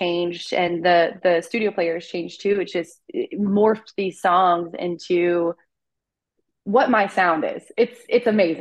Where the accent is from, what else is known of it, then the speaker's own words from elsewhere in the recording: Wadsworth, Ohio, United States; now in Lodi, United States; I live in Lodi. I'm originally from Wadsworth, Ohio, which is like 20 minutes down the road. So I didn't move too far.